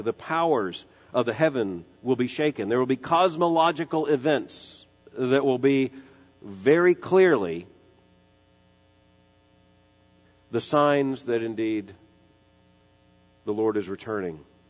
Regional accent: Florida, United States; As a little boy growing up in Florida, that's when I discovered what roadkill was all about.

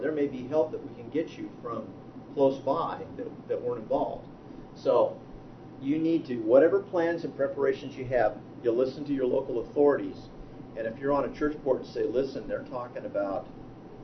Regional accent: San Diego, California, United States; also born or lived in Kansas; I'm originally from Kansas. I lived there for a little bit, and then my dad got transferred to San Diego and grew up on the West Coast.

